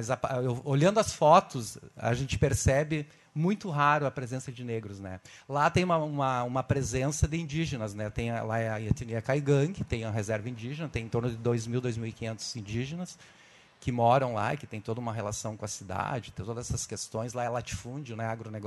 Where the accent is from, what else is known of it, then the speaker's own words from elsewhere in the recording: Nonoai, Rio Grande do Sul, Brazil; now in Porto Alegre, Brazil; eu sou de Nonoai, uma cidade do norte do estado, uma cidade pequena, na divisa lá com Santa Catarina, atravessa o Rio Uruguai, daí em Chapecó, Santa Catarina. E eu nasci lá